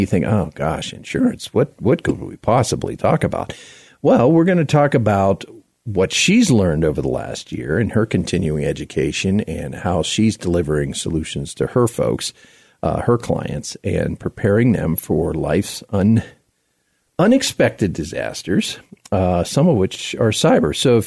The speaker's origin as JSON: {"language": "English", "region": "Florida", "country": "United States", "tie": "born or raised there", "lives_now": "Denver, United States", "said": "So first is Denver, because I live here, right? Even though I grew up in South Florida, I never was really a Bucs fan or a Dolphins fan"}